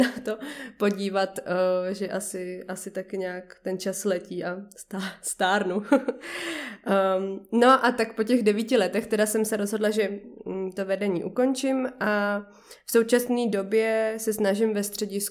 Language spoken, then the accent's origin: Czech; Prague, Czechia; Taky mi 27, vyrůstala jsem tady na sídlišti v Bohnicích, chodila jsem s rodinou tady do Kobylis, do farnosti.